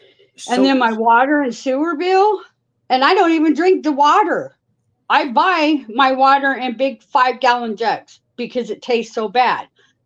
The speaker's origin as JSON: {"language": "English", "town": "Coquille", "region": "Oregon", "country": "United States", "said": "I am from Coquille, Oregon."}